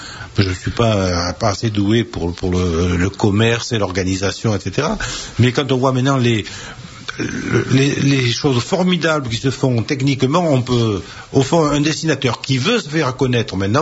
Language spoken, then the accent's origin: French; Southern France, France; accent: Southern French; dans mon accent méridional qui fait que ça m'est difficile de dire des choses sérieuses